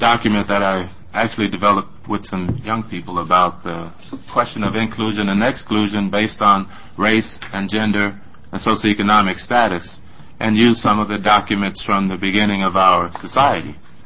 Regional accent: Tennessee, United States; I've been extremely fortunate since I came to Oregon. I grew up in Tennessee, where the cultures were black and white.

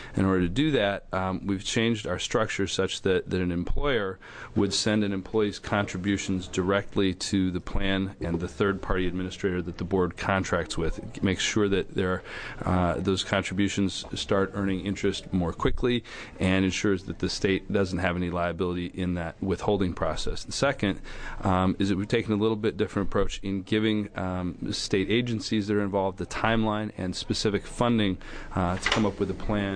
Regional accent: Beaverton, Oregon, United States; Committee members … from Beaverton.

